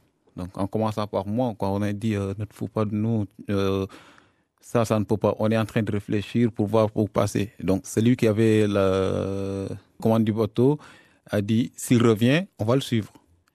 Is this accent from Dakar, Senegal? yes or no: yes; Dakar, Senegal; moved away; Je suis parti en 2012 pour ma première fois. J'ai quitté Dakar pour aller en Mauritanie. Et j'ai quitté Nouakchott pour aller à Casablanca.